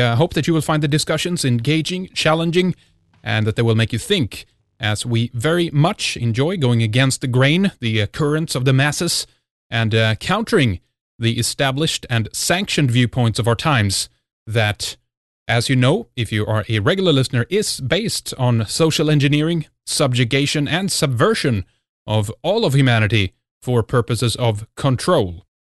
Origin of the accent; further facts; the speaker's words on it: Sweden; English is a second language; from Sweden, Scandinavia.